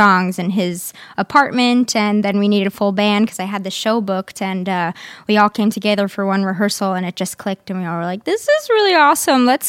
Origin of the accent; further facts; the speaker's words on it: Queens, New York, United States; Well, I'm from Queens.